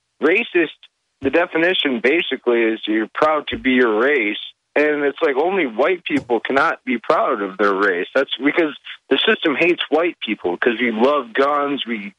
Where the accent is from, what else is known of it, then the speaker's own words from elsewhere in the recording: South Bend, Indiana, United States; Hi, I'm from South Bend, Indiana, and I'm going to a Trump rally tomorrow.